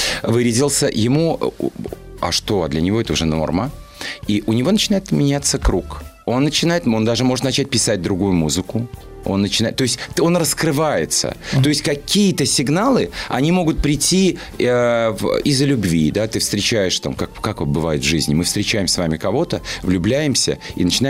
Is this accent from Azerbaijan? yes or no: yes; Baku, Azerbaijan; accent: Baku; now in Moscow, Russia; Но так как я из простой семьи, и еще и из Баку, еще и у меня был сильный акцент, от которого я очень долго, он очень яркий, он очень красивый, но в Москве он, ну, немножко неуместен.